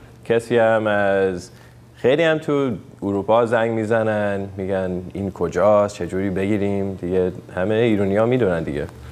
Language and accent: Persian; United States; Persian is a second language; also born or lived in Iran; من تو ایران دنیا آمدم. 6 سالم بود اومدم امریکا. تا اون وقت تا حالا همش اینجام. میتونی ببینی با فارسیم خیلی ضعیفه